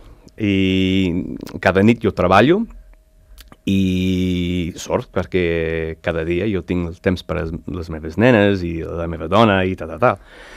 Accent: Australia; moved away as an adult; now in Spain; jo vivia a un poble, ciutat-poble, com amb 50.000 persones, això, a Austràlia

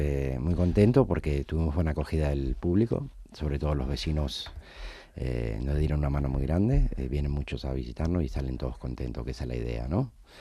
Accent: Argentina; Como buen argentino que soy, la carne es algo.

